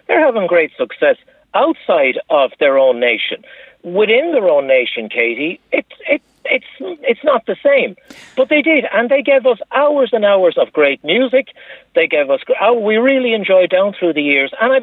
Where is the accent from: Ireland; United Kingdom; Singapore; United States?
Ireland; Achill, Connacht; I grew up when I was growing up in Achill. My father was a fisherman